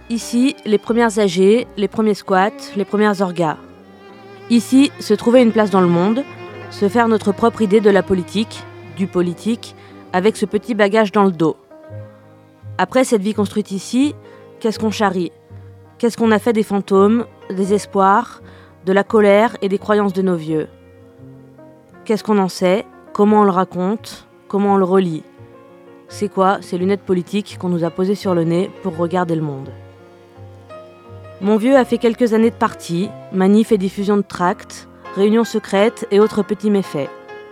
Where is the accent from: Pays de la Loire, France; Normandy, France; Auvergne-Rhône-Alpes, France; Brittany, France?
Auvergne-Rhône-Alpes, France; Lyon; born there; Je suis née à Lyon, durant l'exil de mes parents qui débarquaient d'Argentine.